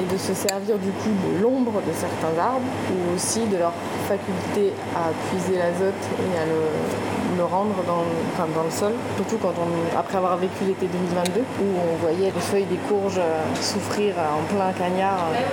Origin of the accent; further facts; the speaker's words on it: Chambéry, Auvergne-Rhône-Alpes, France; Je suis savoyarde, je suis née à Chambéry. Et on est arrivé là en 2011.